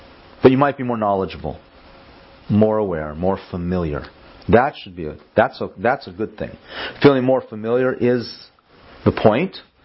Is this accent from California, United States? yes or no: yes; California, United States; I grew up outside Los Angeles. I was of the surfer hippie crowd.